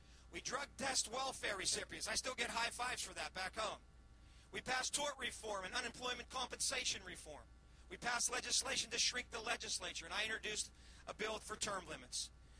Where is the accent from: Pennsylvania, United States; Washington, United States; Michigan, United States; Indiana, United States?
Pennsylvania, United States; And you know, I'm from the Mon Valley. I like to be in the middle of a fight. We know how to fight in the Mon Valley.